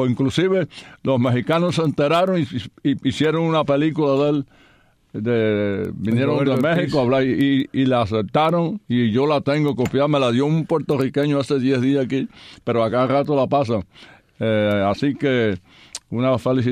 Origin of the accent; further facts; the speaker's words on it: Oriente, Cuba; also born or lived in Camagüey; yo soy de Oriente, pero que viví donde más pelota jugué de 15 a 16 años fue en Camagüey